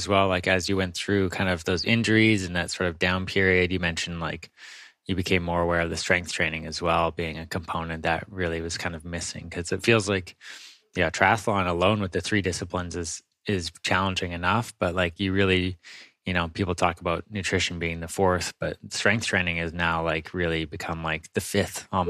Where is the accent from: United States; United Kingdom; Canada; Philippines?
Canada; Victoria, British Columbia; Yeah, I grew up in Victoria. Okay. Pretty much from when I was about 5 until, you know, end of high school.